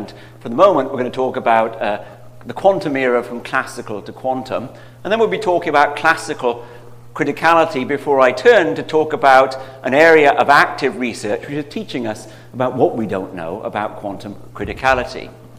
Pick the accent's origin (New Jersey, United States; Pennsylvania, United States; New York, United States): New Jersey, United States; accent: New Jersey; I guess technically I am from New Jersey. I've spent more than half my life in New Jersey, and I have a very typical New Jersey accent, as you can tell.